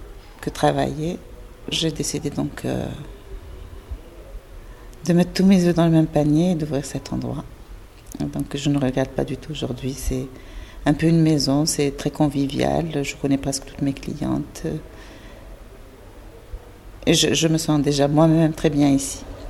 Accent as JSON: {"language": "French", "country": "Algeria", "moved": "yes", "lives_now": "Marseille, France", "said": "moi j'ai quitté l'Algérie il y a de cela 12 ans à cause bien évidemment des événements, du terrorisme en fait. Et quand je suis arrivée à Marseille"}